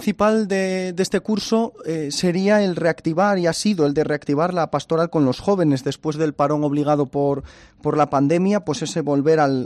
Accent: Astorga, Castile and León, Spain; also born or lived in Vega de Espinareda; es un berciano adoptado en Astorga, nací en Vega de Espinareda, me bautizaron allí, pero pronto me fui para Astorga.

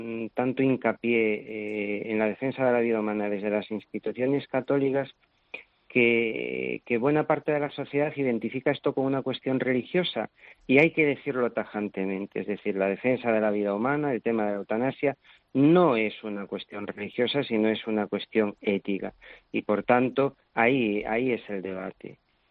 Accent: Galicia, Spain; Pero yo soy gallego, ¿no?

